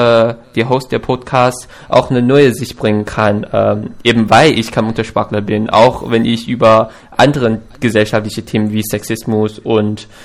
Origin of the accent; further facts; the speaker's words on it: China; born there; German is a second language; also born or lived in United States; Ich habe auch mein Abitur nicht in Deutschland geschrieben, sondern woanders. Ich bin in China geboren. Ich bin Asiater und ich habe lange Zeit in den USA gelebt. Da habe ich mein Abitur geschrieben